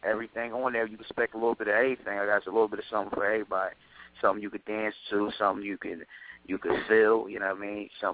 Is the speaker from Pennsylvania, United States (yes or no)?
yes; Philadelphia, Pennsylvania, United States; now in Pottstown, United States; I'm from Pottstown. I'm from Philadelphia. I live in Pottstown right now